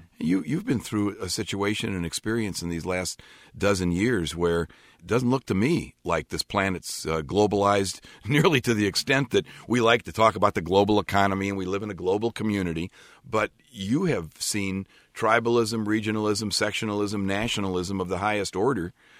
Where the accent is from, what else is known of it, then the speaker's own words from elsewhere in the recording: Chicago, Illinois, United States; And I'm from Chicago, and generations of Poles settled in Chicago over the years.